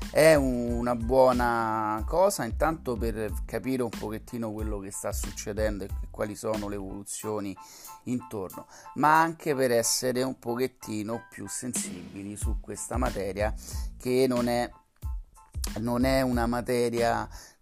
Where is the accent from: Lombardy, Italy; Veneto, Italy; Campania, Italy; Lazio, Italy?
Lazio, Italy; Rome; la mia città, io sono romano